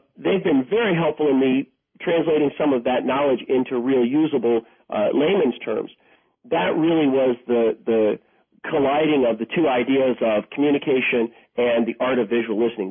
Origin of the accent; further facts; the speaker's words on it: East Coast, United States; I'm from the East Coast, and I know that.